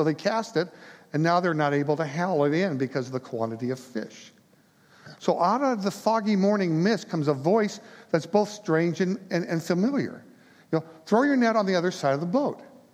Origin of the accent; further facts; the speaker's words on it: Long Beach, California, United States; growing up in Long Beach, California, I don't know a whole lot about fishing.